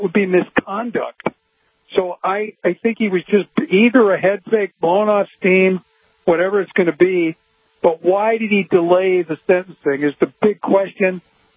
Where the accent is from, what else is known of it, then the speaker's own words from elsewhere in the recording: Chicago, Illinois, United States; No, originally I'm from Chicago.